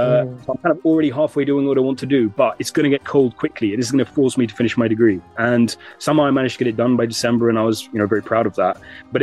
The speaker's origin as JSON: {"language": "English", "town": "Guildford", "region": "South East England", "country": "United Kingdom", "also_born_or_lived": "Highbury", "said": "So I'm from Guildford in Surrey. Mm-hmm. I was born in Highbury, so okay."}